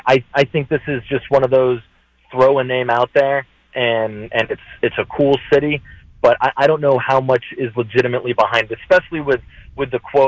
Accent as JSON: {"language": "English", "town": "Houston", "region": "Texas", "country": "United States", "said": "and obviously I'm from the Houston area, so I remember back with the Oilers"}